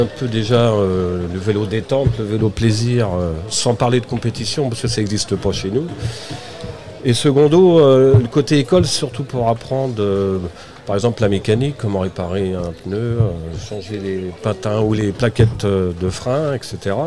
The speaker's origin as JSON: {"language": "French", "town": "Saint-Pierre-sur-Orthe", "region": "Pays de la Loire", "country": "France", "said": "je suis originaire de Saint-Pierre-sur-Orthe, où il y a pas mal de chemins pédestres."}